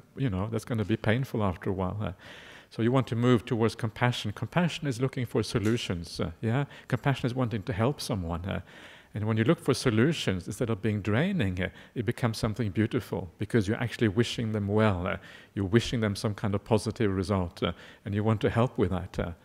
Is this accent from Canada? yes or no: no; Norway; born there; English is a second language; I was born in Norway. That's where my accent is from.